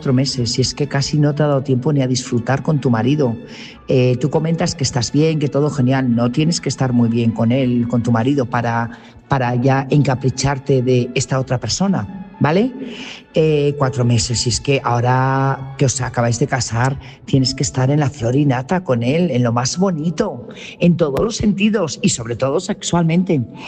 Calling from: Burgos, Castile and León, Spain; corresponsal de Burgos.

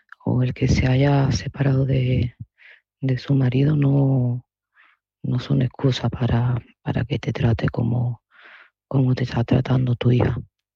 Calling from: Seville, Andalusia, Spain; de Sevilla

